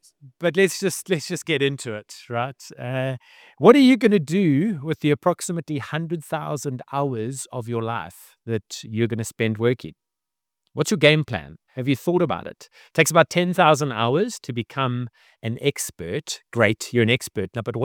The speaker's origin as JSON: {"language": "English", "town": "Cape Town", "region": "Western Cape", "country": "South Africa", "said": "And I am from Cape Town"}